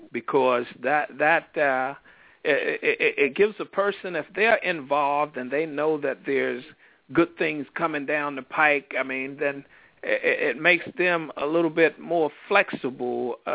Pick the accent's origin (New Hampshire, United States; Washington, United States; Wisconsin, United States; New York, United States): New Hampshire, United States; Enfield; what type of environment I grew up in Enfield to leave Enfield, and that's what most people do.